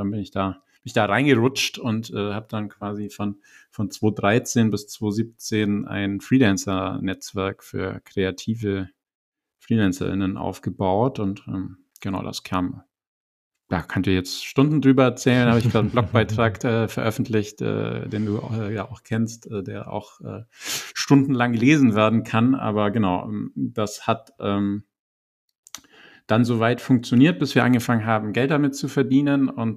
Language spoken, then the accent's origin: German; Bavaria, Germany; ich komme aus dem Allgäu. Die Menschen werden sich schon fragen, wo kommt das rollende R her? Die Frage kriege ich ungefähr zweimal die Woche gestellt. Jetzt wisst ihr es. Dort bin ich für das sehr konservative Allgäu eher Hippie-Eltern aufgewachsen.